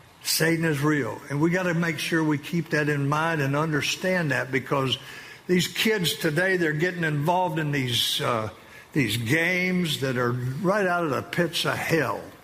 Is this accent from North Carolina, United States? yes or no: yes; North Carolina, United States; Remember, I'm from North Carolina.